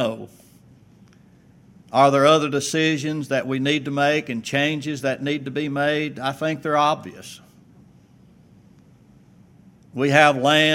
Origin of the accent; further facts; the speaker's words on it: Arkansas, United States; born there; I was born in North Central Arkansas.